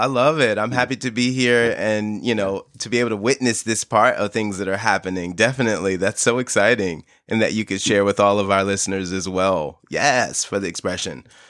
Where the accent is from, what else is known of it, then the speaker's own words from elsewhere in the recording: New York, United States; I'm from New York, New Jersey area.